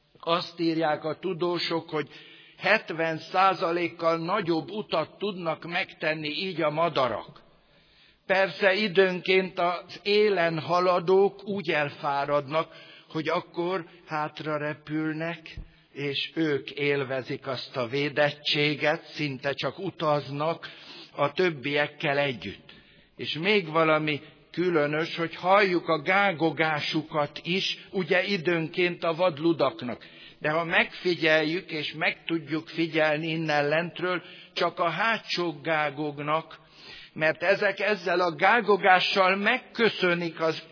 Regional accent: Hungary; Ő adta, hogy én magyarnak születtem, ha magyar vagyok

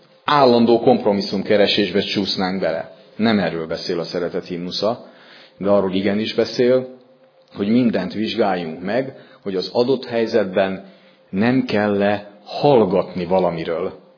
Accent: Hungary; Én nagyon-nagyon megvallom, mindenki tudja, aki ismer, hogy én nagyon örülök neki, hogy magyar vagyok, ezt őszintén mondom, én nem is szeretnék semmi más lenni.

